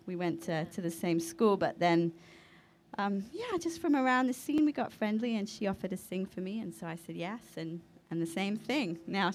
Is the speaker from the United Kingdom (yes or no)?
yes; London, United Kingdom; now in United States; I don't know anyone from London where I'm from anymore.